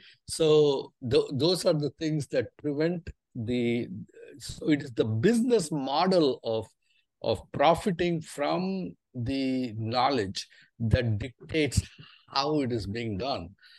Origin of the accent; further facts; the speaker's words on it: India; And that's because I grew up in India. And I grew up where in India, herbal medicine and natural products of nature used in everyday health and wellness is part and parcel of everyday life.